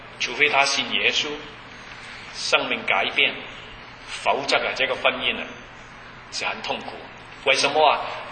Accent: Hong Kong; born there; 我是出生在香港，所以呢，我不知道当时你们是想什么东西。香港是没有这些东西。

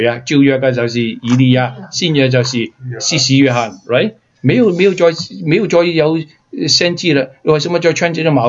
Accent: Hong Kong; born there; 我就回去香港，我出生的地方

